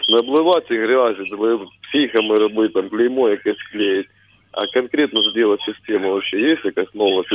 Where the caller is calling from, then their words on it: Liubotyn, Kharkiv Oblast, Ukraine; Харків. Я з Харкова телефоную, з Люботиналом, з Харківської області.